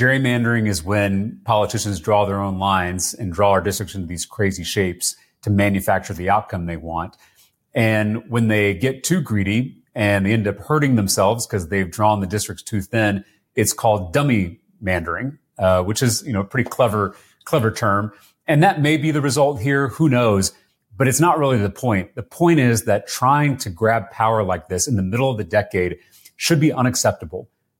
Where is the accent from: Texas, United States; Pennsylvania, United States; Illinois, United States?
Texas, United States; growing up in Texas, I remember a time when a Texas governor would never allow the president of the United States to mess with Texas.